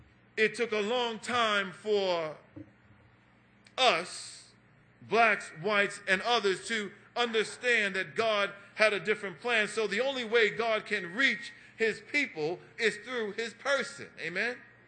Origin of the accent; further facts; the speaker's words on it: New York City, New York, United States; I grew up in that era. I grew up in New York City, in Harlem, and the Panthers were very, very present.